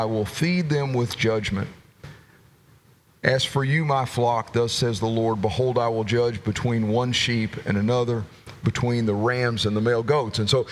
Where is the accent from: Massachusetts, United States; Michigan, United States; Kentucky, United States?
Kentucky, United States; Lexington; I'm from Lexington, Kentucky.